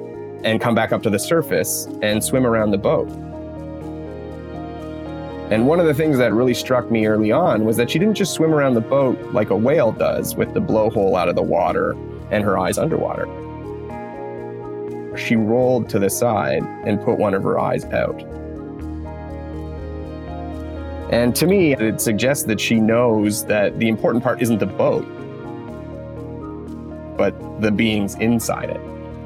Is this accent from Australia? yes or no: no; Canada; that defines who I am … that defines my family. And I am Canadian